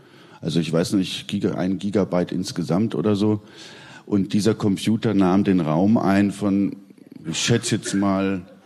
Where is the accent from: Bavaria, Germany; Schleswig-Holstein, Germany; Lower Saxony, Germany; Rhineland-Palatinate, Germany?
Bavaria, Germany; Und das hat in dem Dorf, wo ich aufgewachsen bin, quasi, das war möglich, weil das ist in Stadtnähe Augsburg, 12, 14 Kilometer.